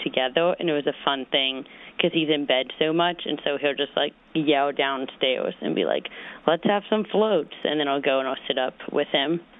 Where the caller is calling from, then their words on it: Denver, Colorado, United States; I'm calling from Denver, Colorado.